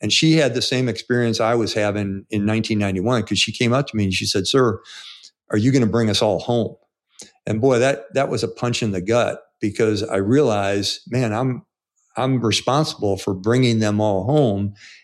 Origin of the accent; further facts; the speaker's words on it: St. Louis, Missouri, United States; Tim, you know I'm from St. Louis. I had never left the city of St. Louis until I went off to West Point, yeah, and my first time on a plane.